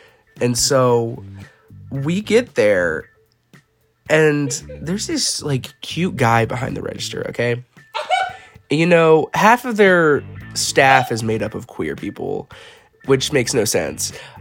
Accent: the South, United States; I live in a small town. I am from the South.

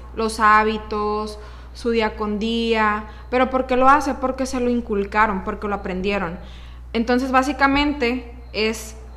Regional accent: Culiacán, Sinaloa, Mexico; soy de Culiacán, Sinaloa, orgullosamente. Sí, amo mi estado, la verdad, y amo mi país.

